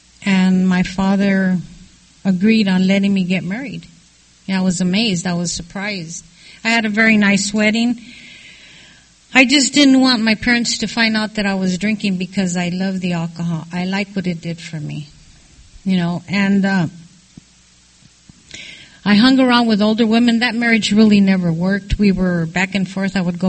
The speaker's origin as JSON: {"language": "English", "town": "Los Angeles", "region": "California", "country": "United States", "tie": "born or raised there", "said": "I was born and raised in Los Angeles. I was raised with two older brothers."}